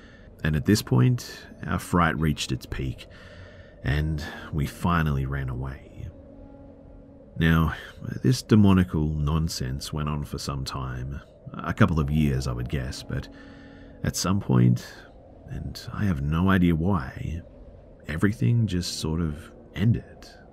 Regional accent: Ukraine; English is a second language; I'm from the Ukraine

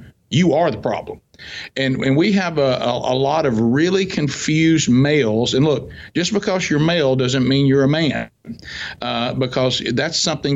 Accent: the South, United States; And you know, I grew up and kind of was immersed in what I call cultural Christianity. I'm from the South. So everybody goes to church

